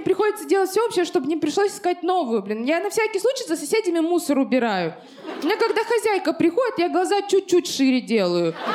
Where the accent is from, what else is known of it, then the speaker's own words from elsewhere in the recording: Russia; Мне обидно, я родилась и выросла в России.